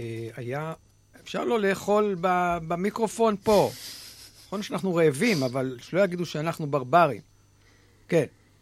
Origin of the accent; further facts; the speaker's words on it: Rehovot, Central District, Israel; נכון, נכון, איפה שגדלתי בעצם